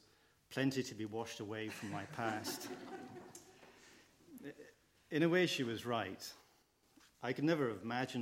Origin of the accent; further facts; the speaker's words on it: Eaglesham, Scotland, United Kingdom; also born or lived in Manchester; I was born in Manchester to English parents, but we soon moved north to the village of Eaglesham near Glasgow.